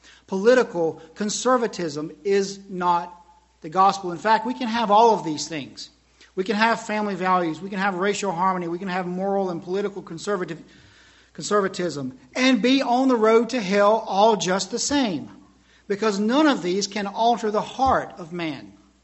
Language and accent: English; Southern US, United States; But I grew up in the South, and we never had, it seems, the struggle that we do now.